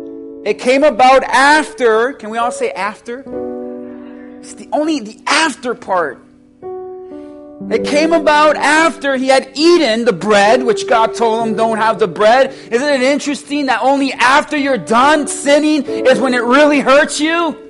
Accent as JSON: {"language": "English", "town": "Miami", "region": "Florida", "country": "United States", "said": "And we're from Miami, we don't do that."}